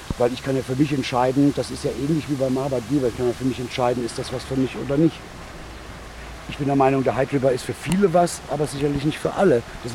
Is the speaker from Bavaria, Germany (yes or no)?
no; Ketsch, Baden-Württemberg, Germany; Nee, ich komme aus der Nähe von Mannheim, Heidelberg, genau dazwischen. Das kleine Dorf nennt man Ketsch.